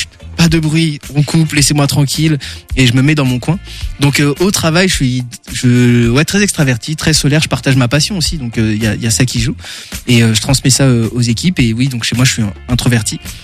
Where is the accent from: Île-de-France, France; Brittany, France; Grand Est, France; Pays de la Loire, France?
Pays de la Loire, France; Angers; J'ai grandi à Angers.